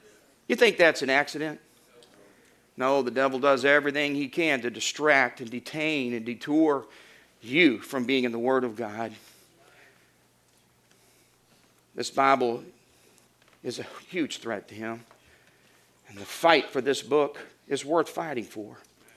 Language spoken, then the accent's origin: English; Florida, United States; I'm from Florida. We regularly saw people trying to flee the communists of Cuba, risking their entire family's life in little makeshift tubs